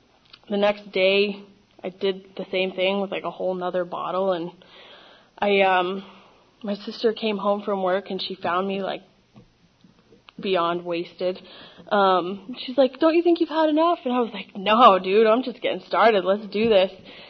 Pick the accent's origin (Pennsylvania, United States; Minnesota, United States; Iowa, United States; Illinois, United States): Pennsylvania, United States; Pittsburgh; I grew up in Pittsburgh, Pennsylvania.